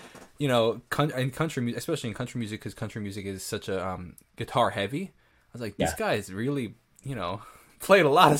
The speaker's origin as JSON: {"language": "English", "town": "Northport", "region": "New York", "country": "United States", "said": "I'm a musician from Northport, New York."}